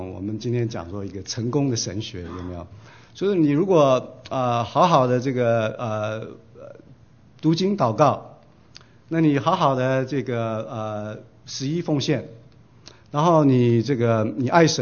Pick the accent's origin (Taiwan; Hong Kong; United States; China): United States; 这个是神对我们美国人的一个惩罚